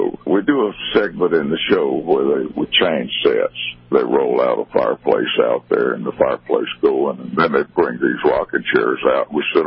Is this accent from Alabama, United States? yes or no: yes; Brewton, Alabama, United States; in my hometown they have a porch festival where they got bands that come up packed full of people there, and they move down to the next house. There's another band going, so it's just a weekend of porch festival, they call it, down in Bruton, Alabama.